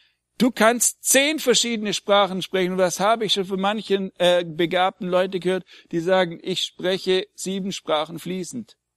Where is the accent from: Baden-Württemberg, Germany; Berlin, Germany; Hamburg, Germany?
Baden-Württemberg, Germany; accent: Swabian; first language Swabian; Wie bei mir ist ja Deutsch Zweitsprache. Meine Erstsprache ist Schwäbisch. Und wenn ich hier rede, rede ich in einer Fremdsprache.